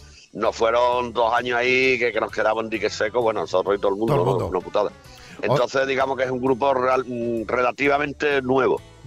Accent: Cádiz, Andalusia, Spain; born there; aunque seamos, somos de la bahía

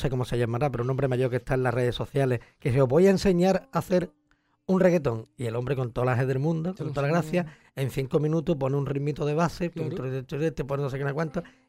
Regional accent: Cádiz, Andalusia, Spain; Y además que somos de CAI, que eres de CAI

